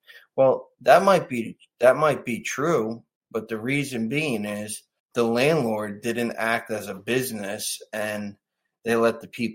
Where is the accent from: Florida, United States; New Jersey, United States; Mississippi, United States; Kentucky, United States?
New Jersey, United States; born and raised in New Jersey.